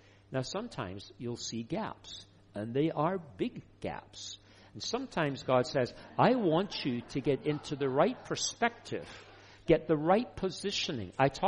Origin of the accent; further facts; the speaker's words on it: Scotland, United Kingdom; I'm Scottish, so I wouldn't be telling you that. If it wasn't, I'm also Anglican